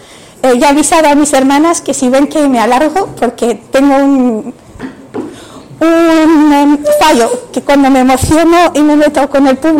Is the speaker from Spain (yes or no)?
yes; Spain; Somos españoles, españolas, de un contexto, de una familia que nos enriquece y nos nutre a pesar de nuestras diferencias, pero somos lo que somos gracias a este contexto y a esta cultura española de la que procedemos.